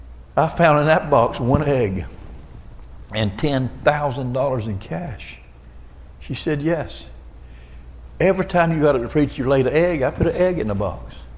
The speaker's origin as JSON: {"language": "English", "region": "Florida", "country": "United States", "tie": "born or raised there", "said": "I'm a first generation Christian, born and raised in Florida."}